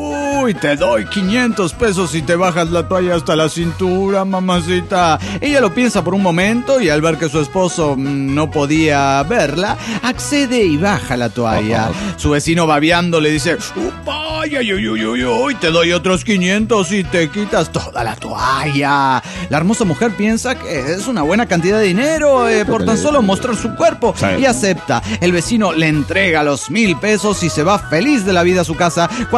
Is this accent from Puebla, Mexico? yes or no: yes; Puebla, Mexico; de Puebla